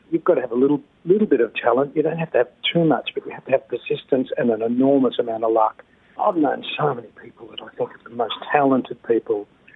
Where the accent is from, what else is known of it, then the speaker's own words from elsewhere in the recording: Richmond, Victoria, Australia; Well, I grew up in Richmond, which is an industrial suburb.